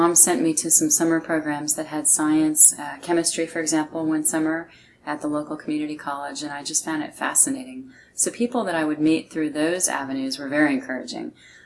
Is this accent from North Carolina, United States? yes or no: no; California, United States; also born or lived in San Bernardino; So I was born in 1963 in California, a town called San Bernardino. And I grew up, though, in Northern California. We moved when I was about four.